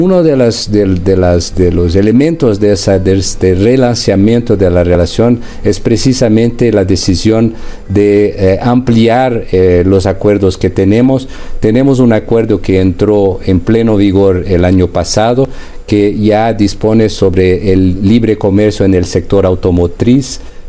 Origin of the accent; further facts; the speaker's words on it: Brazil; Las grandes empresas mexicanas tienen importantes inversiones en mi país, y lo mismo pasa en el sentido de Brasil hacia México.